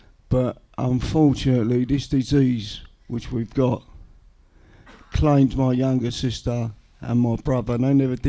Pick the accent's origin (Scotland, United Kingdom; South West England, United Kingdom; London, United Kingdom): London, United Kingdom; Bermondsey; I come from South East London in Bermondsey. I come from a large dysfunctional family.